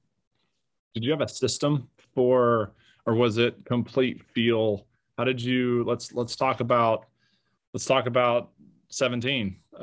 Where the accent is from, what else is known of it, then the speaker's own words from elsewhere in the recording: Oklahoma, United States; because I grew up in Oklahoma. It blows 50 up there regularly.